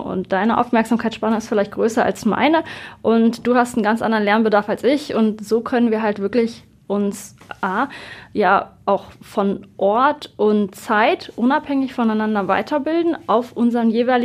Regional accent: Northern Germany, Germany; Ich komme aus dem Norden. Ich habe jetzt schon gesagt, ich habe einen super großen Wasserbezug, eigentlich Timmendorfer Strand.

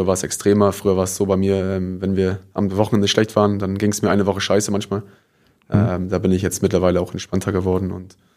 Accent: Oldenburg, Lower Saxony, Germany; Für mich als Oldenburger war das immer purer Hass.

